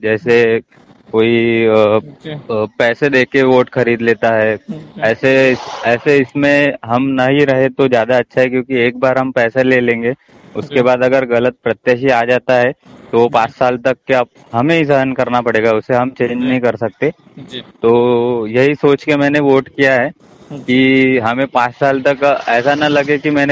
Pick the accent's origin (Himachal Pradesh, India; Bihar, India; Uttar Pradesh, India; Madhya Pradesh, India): Madhya Pradesh, India; Sausar; Sir मैं सौशर क्षेत्र का रहने वाला हूँ।